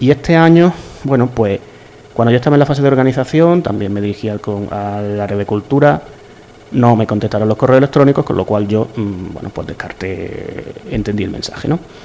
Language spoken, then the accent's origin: Spanish; Priego de Córdoba, Andalusia, Spain; entonces en Priego, que pasó en mi pueblo